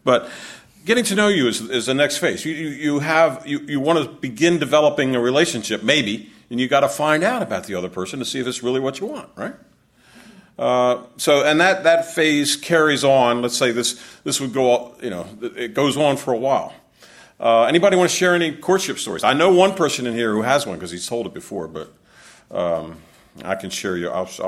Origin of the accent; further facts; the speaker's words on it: Maryland, United States; You know, we're both from Maryland, so we're up in Pennsylvania